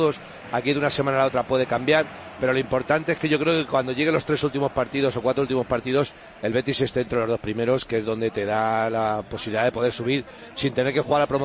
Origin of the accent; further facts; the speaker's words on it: Madrid, Community of Madrid, Spain; llegamos dos de Madrid, que era Canito y yo, y luego uno que era de Las Palmas, que era un fenómeno, Juan Carlos, y nos alquilamos un piso, evidentemente.